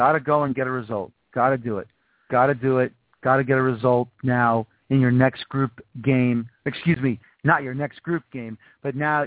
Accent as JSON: {"language": "English", "country": "United States", "said": "I have a belief in the American people. I'm an American."}